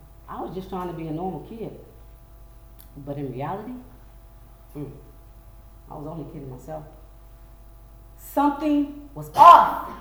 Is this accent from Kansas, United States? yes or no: yes; Wichita, Kansas, United States; Now, for the majority of my childhood, I was raised in Wichita, Kansas. I'm the last of six military brats, three brothers and two sisters.